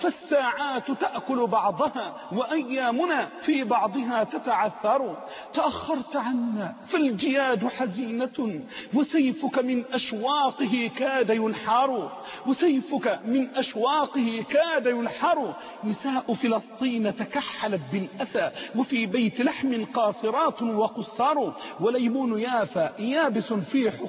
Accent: Egypt; عندنا في مصر

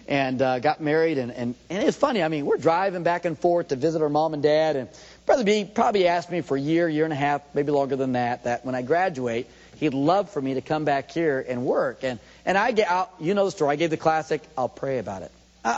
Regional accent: San Diego, California, United States; I mean, really, I grew up in San Diego, grew up in big city, San Diego.

